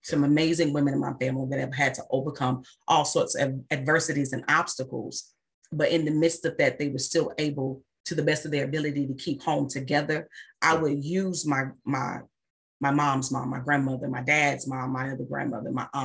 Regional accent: Mississippi, United States; I'm from Mississippi, from a small town in Mississippi. Black people don't do that.

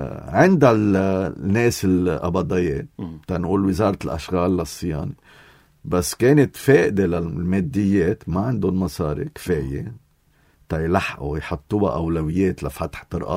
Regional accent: Lebanon; أنا أصل لبناني

